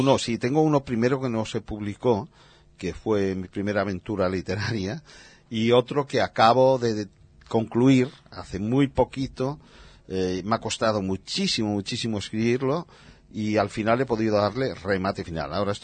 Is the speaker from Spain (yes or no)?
yes; Canary Islands, Spain; also born or lived in Barcelona; conjuntamente con mi mujer y con otros personajes canarios que viven allí en Barcelona.